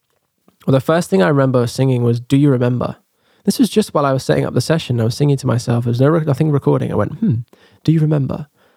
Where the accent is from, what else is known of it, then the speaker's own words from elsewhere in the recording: England, United Kingdom; now in France; But coming back to today and going, I am English. I'm 29. I'm here in this room. I'm working with Acuna. I'm in France.